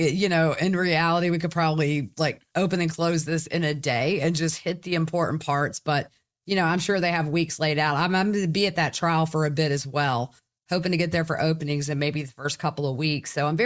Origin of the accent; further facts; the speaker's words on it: the South, United States; accent: Southern; my Southern accent would give me away a little bit that I wasn't a local.